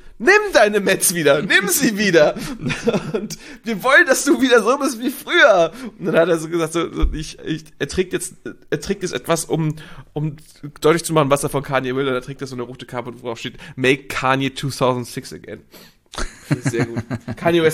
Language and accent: German; Mondsee, Upper Austria, Austria; Ich komme vom Mondsee.